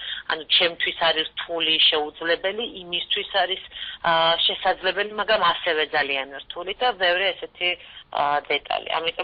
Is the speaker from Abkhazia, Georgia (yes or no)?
yes; Sukhumi, Abkhazia, Georgia; moved away; მეც, რომელიც სოხუმიდან ვარ დევნილი ვარ